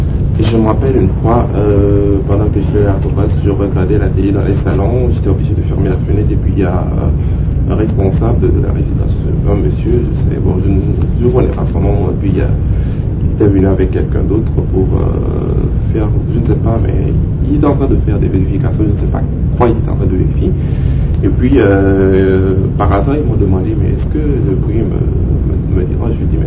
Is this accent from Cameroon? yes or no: no; Haiti; Je ne connais pas vraiment les règlements de ce pays parce que je viens d'Haïti.